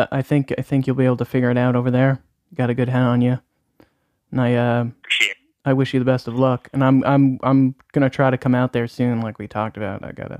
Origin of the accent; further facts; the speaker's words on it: Pequannock, New Jersey, United States; She's from my hometown, Pequannock.